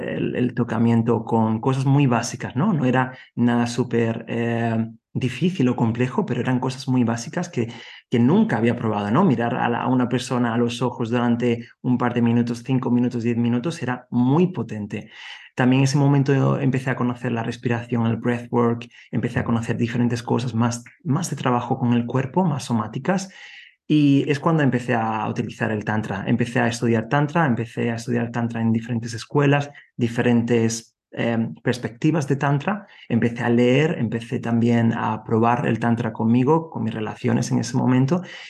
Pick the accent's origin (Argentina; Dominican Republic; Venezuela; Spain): Spain; Yo estaba en ese momento trabajando en Alemania, soy de España